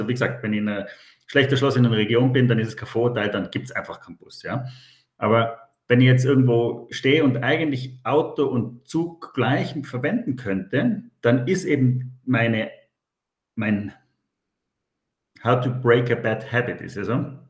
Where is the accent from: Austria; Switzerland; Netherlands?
Austria; bin ja Österreicher, kann es ja neutral beurteilen